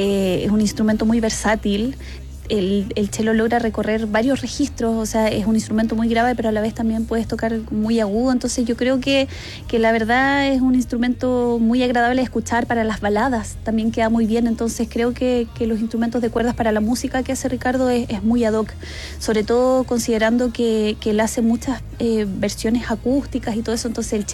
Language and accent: Spanish; Valdivia, Los Ríos, Chile; De Valdivia para el mundo, claro.